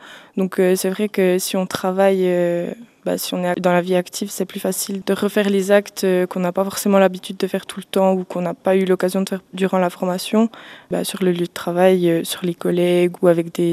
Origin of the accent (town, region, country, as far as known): Jura, Switzerland